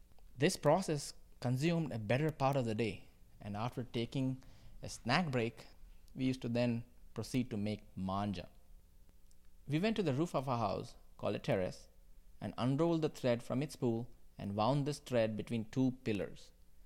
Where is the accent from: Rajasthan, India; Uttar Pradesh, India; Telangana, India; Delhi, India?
Telangana, India; Secunderabad; I started to reminisce on what I would do during this time of the year as a kid growing up in Secunderabad. We had just celebrated Diwali, the Indian festival of lights